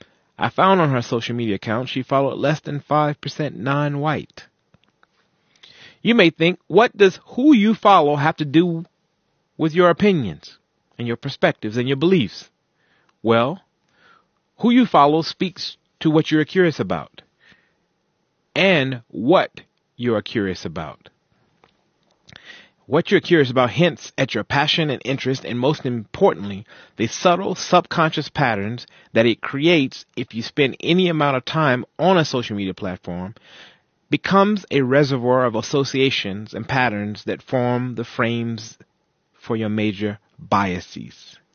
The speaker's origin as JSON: {"language": "English", "country": "United States", "said": "where it wasn't about them being Zulu and me being Black American."}